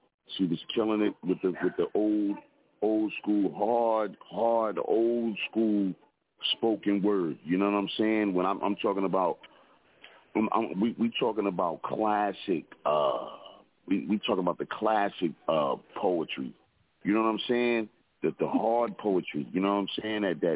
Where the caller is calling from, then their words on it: Philadelphia, Pennsylvania, United States; Calling from the street of Philadelphia.